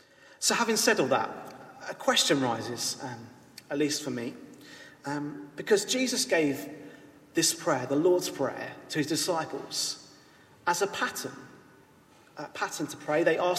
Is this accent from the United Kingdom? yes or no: yes; United Kingdom; This is proof that I'm a British citizen, that in some way I belong to Britain.